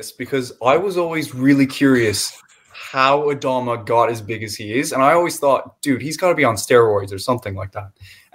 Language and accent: English; United States; As an American, I want to go back to Goodyear.